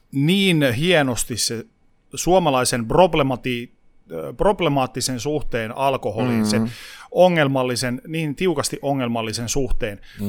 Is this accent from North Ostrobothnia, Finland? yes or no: yes; Oulu, North Ostrobothnia, Finland; kun Oulusta olin kotoisin ja siellä kaikki pyöräilee